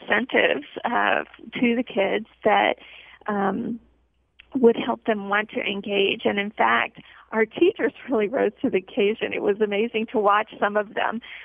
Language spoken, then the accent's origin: English; New Orleans, Louisiana, United States; I'm originally from New Orleans, and if there is a place in the world that helps you to recognize need, there is quite a bit of poverty in New Orleans